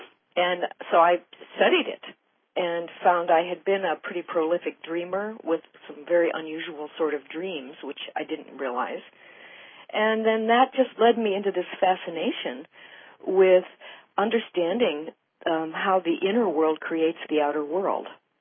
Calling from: San Francisco, California, United States; San Francisco.

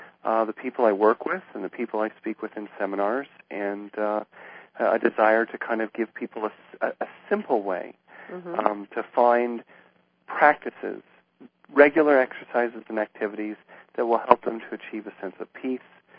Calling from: Tucson, Arizona, United States; I am calling from Tucson, Arizona, and I work primarily at the Tucson Canyon Ranch property.

